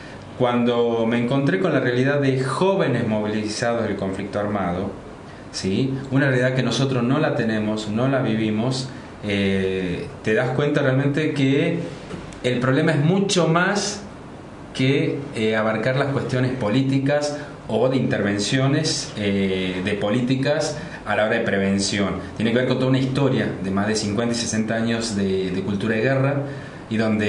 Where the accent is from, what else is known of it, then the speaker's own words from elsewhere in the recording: Salta, Argentina; Nada, yo soy salteño, me formé gracias a la necesidad de trabajar en zonas de vulnerabilidad de la ciudad de Córdoba, ¿sí?